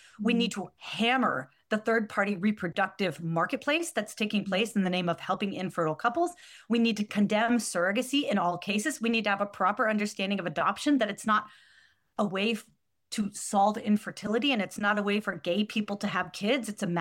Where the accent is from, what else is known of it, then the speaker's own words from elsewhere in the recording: Portland, Oregon, United States; I'm from Portland, Oregon, which is the exact same thing.